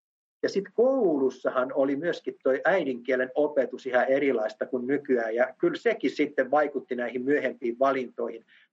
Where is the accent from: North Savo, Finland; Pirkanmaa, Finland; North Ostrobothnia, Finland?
Pirkanmaa, Finland; Parkano; Mä olen kotoisin Parkanosta, Etelä-Pohjanmaan ja Ylä-Satakunnan rajalta. Ja meillä kotona puhuttiin jo kahta murretta.